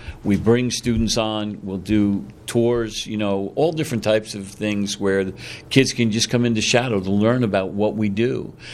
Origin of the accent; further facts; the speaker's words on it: New York, United States; Well, I told you I grew up on Long Island, right?